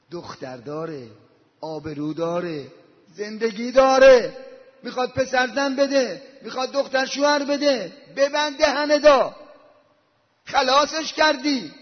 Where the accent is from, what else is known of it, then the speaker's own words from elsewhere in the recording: Isfahan, Iran; این آقا اصفهان، شهر خودمون اصفهان، تو سب جماعت نشسته بودیم